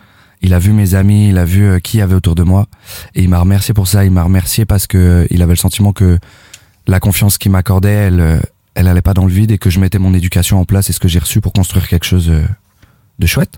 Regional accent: Rennes, Brittany, France; born or raised there

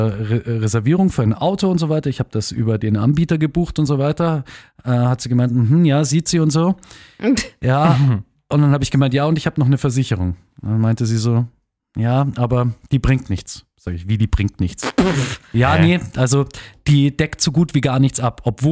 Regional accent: Germany; Ich komme aus Deutschland, ich bin Deutscher, ich gehe immer auf Nummer sicher.

